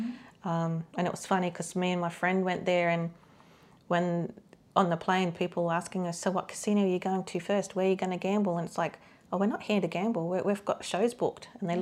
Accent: Sydney, New South Wales, Australia; now in Campbelltown, Australia; Yep, born and bred in the Enmore Newtown area. And then I moved out to the Campbelltown area when I got old enough and brave enough.

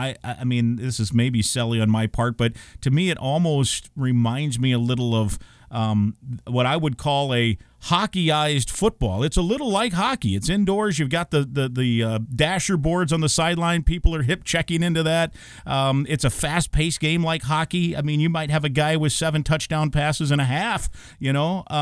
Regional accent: Iowa, United States; So I know a lot of people know I grew up in Iowa

